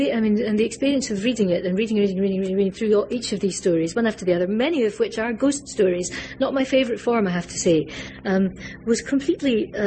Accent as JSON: {"language": "English", "region": "Scotland", "country": "United Kingdom", "said": "I feel lucky in being Scottish, because we grew up with those yoked opposites. And I also grew up a Catholic. I'm now a lapsed agnostic"}